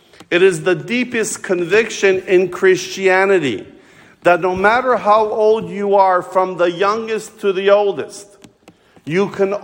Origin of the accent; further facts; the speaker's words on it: Yonkers, New York, United States; My hometown of Yonkers was the first golf course in the United States.